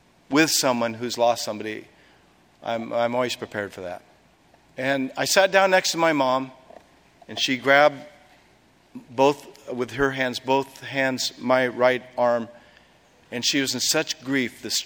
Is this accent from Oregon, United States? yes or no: yes; Oregon, United States; and I'm from Oregon, not from California, so I only know about two or three people.